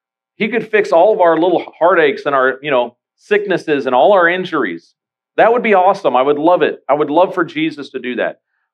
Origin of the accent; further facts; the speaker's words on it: McAllen, Texas, United States; I mean, where I grew up in McAllen was 5 acres, and I hit golf balls in the middle of nowhere, and it had cows all over.